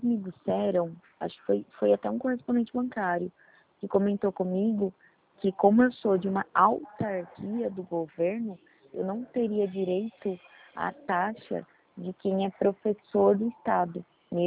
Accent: São Paulo, Brazil; sou de São Paulo

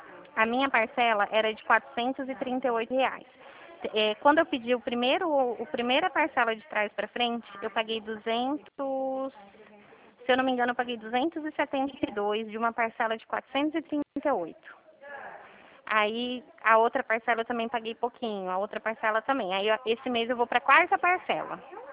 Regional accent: Dracena, São Paulo, Brazil; Eu sou daqui de Dracena.

